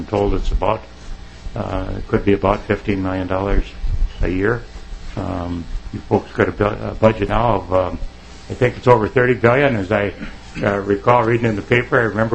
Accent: Hastings, Minnesota, United States; I'm from Hastings. I'm retired from the Minnesota National Guard

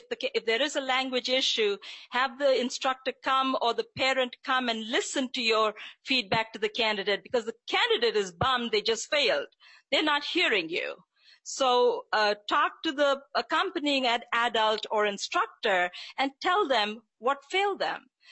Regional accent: India; moved away as an adult; now in United States; I am proud to say that I am an immigrant from India. And I have, at this point, lived almost half my life in India and half my life here in the U.S.

